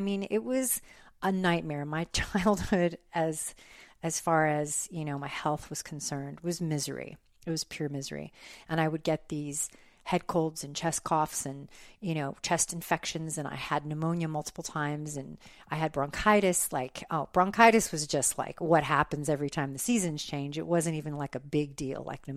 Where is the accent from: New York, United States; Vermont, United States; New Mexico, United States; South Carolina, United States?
New Mexico, United States; Maybe because I'm American Indian and a woman and I'm Hispanic and I'm from New Mexico and I'm a military brat.